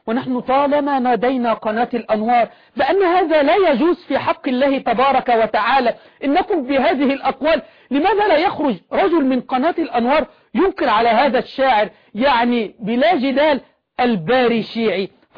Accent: Egypt; نحن عندنا في مصر إذا أتيت إلى رجل كبير من عوام أهل السنة والجماعة

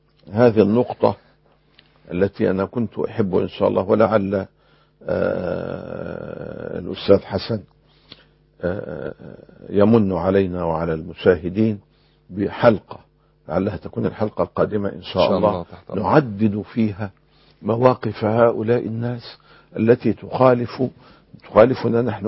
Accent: Mecca, Makkah Province, Saudi Arabia; شارع العزيزية عندنا في مكة

